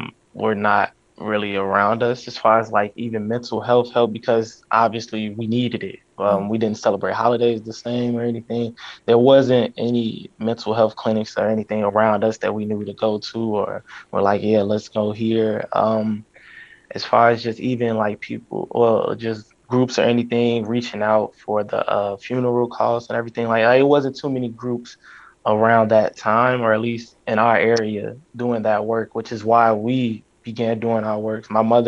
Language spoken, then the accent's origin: English; Roseland, Illinois, United States; And growing up in Roseland, you know, you just had to be on your attention.